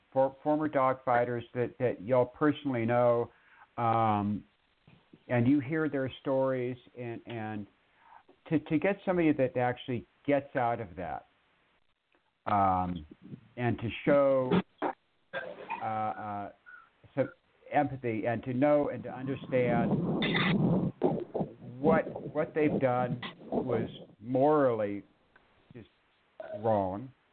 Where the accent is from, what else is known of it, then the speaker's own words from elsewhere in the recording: California, United States; moved away as an adult; now in Mesa, United States; I was born and raised in California, real quick, and I moved to Arizona in 2013, 2014 to Mesa.